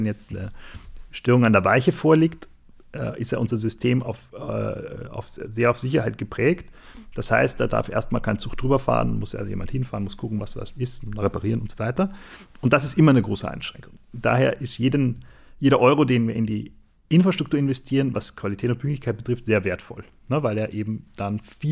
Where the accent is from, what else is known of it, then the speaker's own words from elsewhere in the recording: Austria; ich bin ja aus Österreich